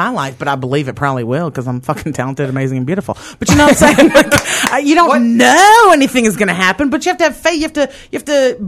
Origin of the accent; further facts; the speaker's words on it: the South, United States; listen. I'm from the South.